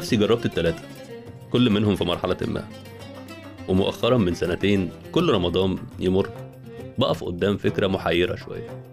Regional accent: Egypt; عندنا في مصر شعار معروف من أغنية

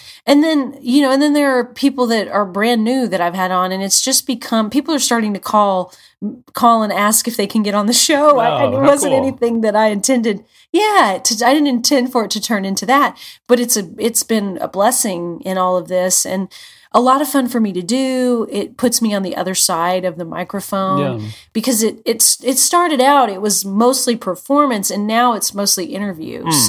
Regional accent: Washington, United States; now in Nashville, United States; I'm from Washington State, so not Southern, though I've lived in Nashville for half of my life.

